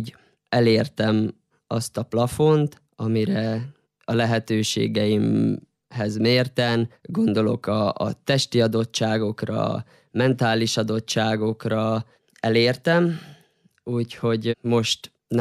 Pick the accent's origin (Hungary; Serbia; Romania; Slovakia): Serbia; Senta, Vojvodina; Ott nőttem fel 6 éves koromtól egészen 20 éves koromig. Ott jártam ki az általános iskolát, a gimnáziumot. 11 éven keresztül ott is kajakoztam.